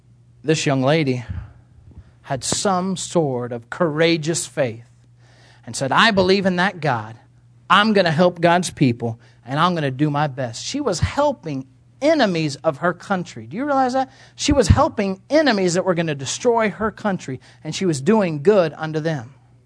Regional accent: Kansas, United States; I was raised in Kansas, and I went back and I spent some time with my family.

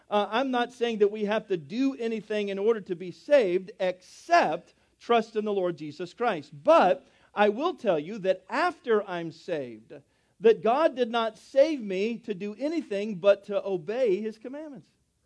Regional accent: United States; because I'm a Baptist or because I'm a … or because I'm white or because I'm an American.

